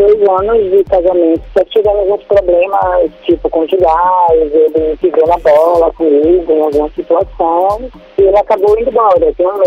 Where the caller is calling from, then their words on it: Aracaju, Sergipe, Brazil; Eu sou de Aracaju.